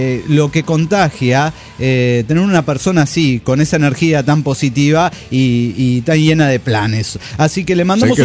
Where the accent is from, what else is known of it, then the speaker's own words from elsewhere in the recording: Cuauhtémoc, Chihuahua, Mexico; Soy el autosuicida de Ciudad Cuauhtémoc, Chihuahua.